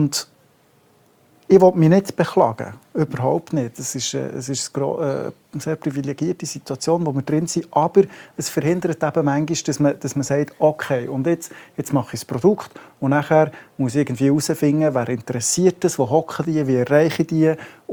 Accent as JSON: {"language": "German", "region": "Bern", "country": "Switzerland", "said": "Gerade als Berner ist das immer wieder frustrierend."}